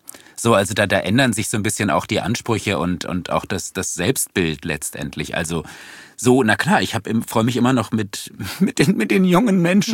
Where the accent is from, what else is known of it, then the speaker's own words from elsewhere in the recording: Berlin, Germany; born there; In Wilmersdorf, im Gertrauden-Krankenhaus bei den Nonnen.